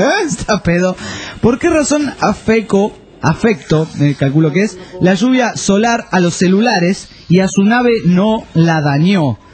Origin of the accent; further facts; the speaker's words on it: Buenos Aires, Argentina; soy de Buenos Aires, Argentina, la primera vez que los escucho.